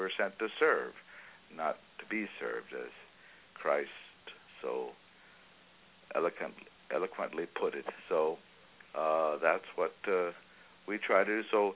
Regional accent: Texas, United States; Well, I'm a Texan. I grew up here in Texas, and I'm rather one of a dying breed.

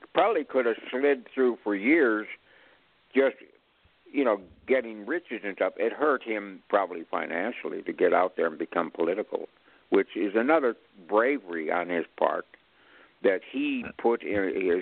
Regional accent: Chicago, Illinois, United States; He was from Chicago. I was from Chicago.

